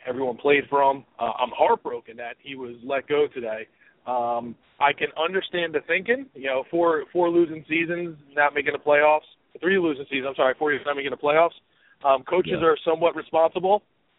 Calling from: Pennsylvania, United States; Hey, guys. … in the Poconos.

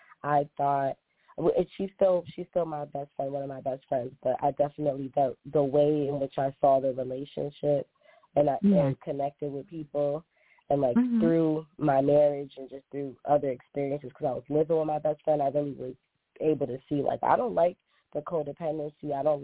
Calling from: Boston, Massachusetts, United States; I'm calling from Boston.

